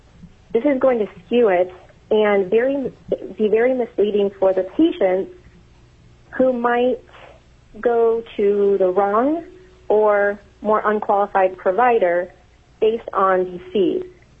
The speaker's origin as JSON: {"language": "English", "town": "Delta Junction", "region": "Alaska", "country": "United States", "tie": "born or raised there", "lives_now": "Fairbanks, United States", "said": "from Fairbanks, Alaska. I am in general practice. I grew up in Delta Junction. I moved back to Fairbanks"}